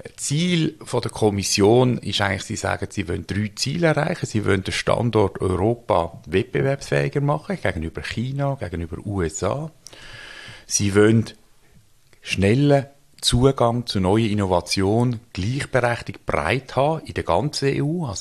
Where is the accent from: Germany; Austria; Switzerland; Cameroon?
Switzerland; Das heisst, bei uns in der Schweiz, wir kommen das gar nicht mit über